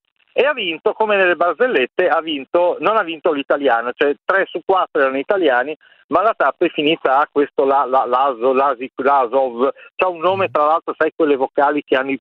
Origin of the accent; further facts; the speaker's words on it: Ferrara, Emilia-Romagna, Italy; vengo da Ferrara